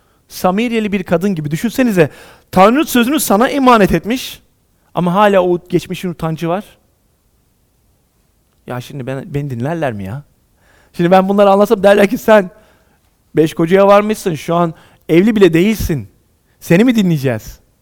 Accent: Adana, Turkey; Bildiğiniz gibi ben Adanalıyım.

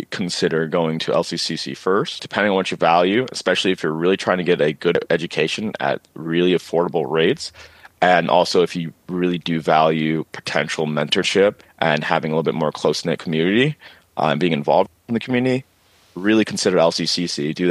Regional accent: Lorain, Ohio, United States; I'm a kid out from Ohio. You know, I grew up in Lorain, and now I'm at Columbia University Medical Center in this prestigious college.

